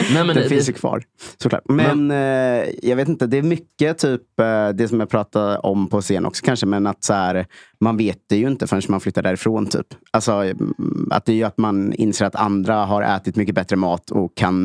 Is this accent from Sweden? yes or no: yes; Ljungsbro, Östergötland, Sweden; Jag är från Ljungsbro, en liten pissstad i Östergötland.